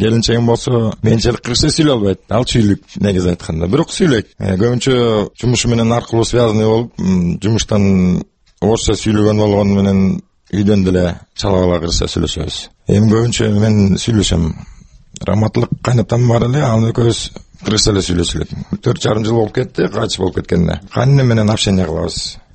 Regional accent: Naryn, Naryn Region, Kyrgyzstan; Нарында төрөлгөм, нарында чоңойгом, нарында эмгичем, амашам менен турам.

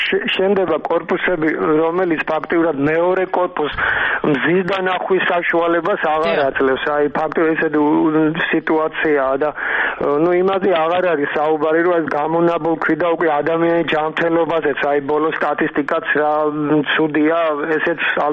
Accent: Rustavi, Kvemo Kartli, Georgia; აი მე ხა თბილისში არ ცხოვრობ, რუსთავიდან ვარ და მონწერია ჩამოსვლა თბილისში

